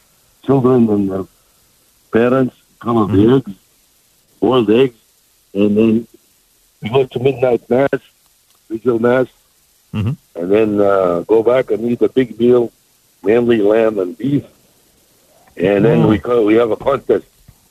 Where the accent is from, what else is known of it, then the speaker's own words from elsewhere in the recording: Iraq; I'm Christian from Iraq, Syrian.